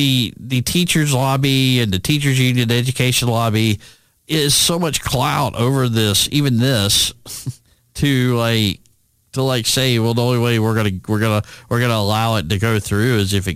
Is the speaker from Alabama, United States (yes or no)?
yes; Alabama, United States; Growing up in Alabama, and we've been talking about lottery all my life here